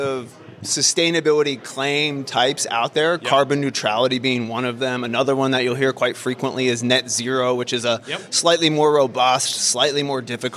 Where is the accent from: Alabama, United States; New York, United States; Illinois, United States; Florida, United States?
Alabama, United States; Birmingham; But I am from Birmingham, so Roll Tide, roll, baby.